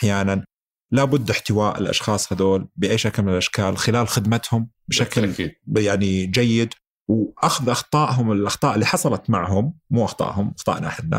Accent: Saudi Arabia; للأسف حنا عندنا في السعودية

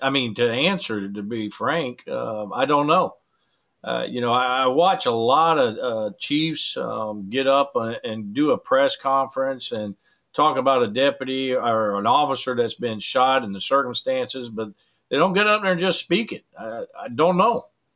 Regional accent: United States; it's truly disturbing as American.

